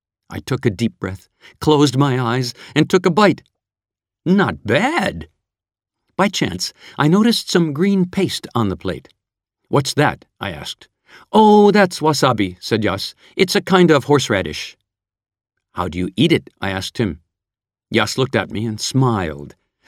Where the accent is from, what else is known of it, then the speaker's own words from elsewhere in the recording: Vancouver, British Columbia, Canada; As a boy growing up in Vancouver, I'd often visited Chinatown with my family.